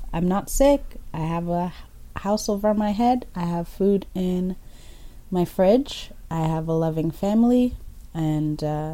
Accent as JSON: {"language": "English", "country": "Kenya", "tie": "born there", "said": "but I was born in Kenya."}